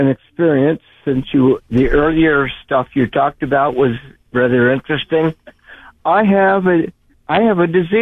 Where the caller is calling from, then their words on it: Pacific Grove, California, United States; in Pacific Grove.